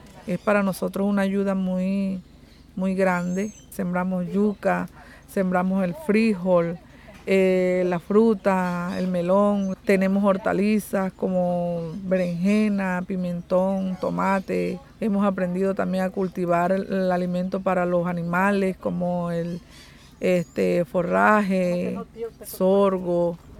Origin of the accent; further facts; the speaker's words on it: Colombia; muchos, como yo, colombianos retornados